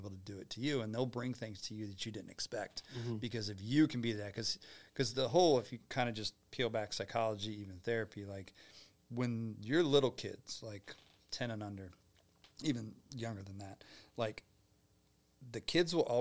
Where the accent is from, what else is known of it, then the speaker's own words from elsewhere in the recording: Cincinnati, Ohio, United States; now in Nashville, United States; I'm an Ohio kid, Cincinnati kid.